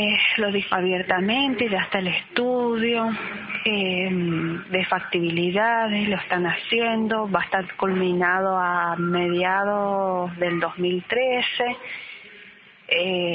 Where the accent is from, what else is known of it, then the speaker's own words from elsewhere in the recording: Argentina; O sea que vamos a estar pagando todo esto como pueblo, como nación argentina